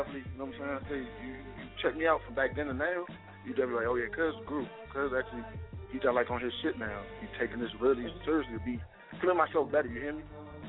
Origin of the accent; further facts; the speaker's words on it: Miami, Florida, United States; now in Washington, United States; Like I'm from Miami, I live in D.C. now, and everywhere I be at, everybody, yeah, nigga, I go home, I see the realist, because every hood is the same.